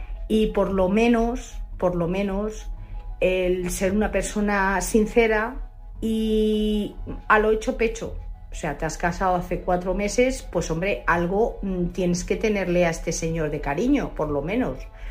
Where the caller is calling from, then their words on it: Madrid, Community of Madrid, Spain; de Madrid.